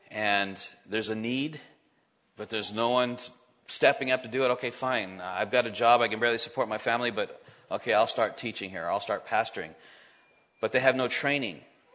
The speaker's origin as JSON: {"language": "English", "region": "California", "country": "United States", "tie": "born or raised there", "said": "I grew up in California, so I think the Catholicism in California and close to Mexico is similar to the Catholicism in the Philippines."}